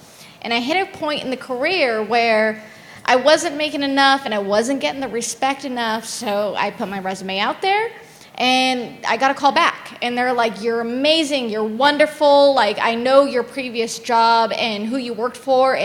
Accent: California, United States; I love computers. I like computers. I grew up in the Silicon Valley.

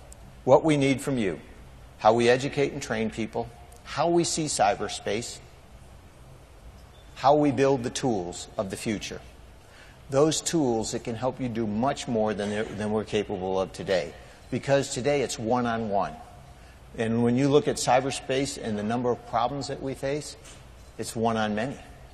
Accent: Syracuse, New York, United States; And that you all makes it sound like I'm from the South. And I am. I'm south side of Syracuse, so.

